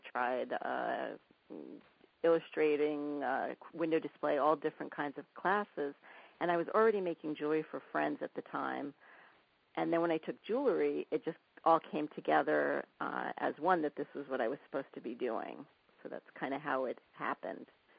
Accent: New York City, New York, United States; Well, I think because I grew up in New York City, which is sort of like the melting pot of the world

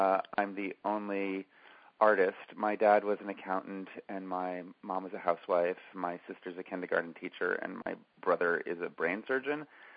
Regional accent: New Jersey, United States; I'm from the New Jersey dry cleaning side of … But we are still related.

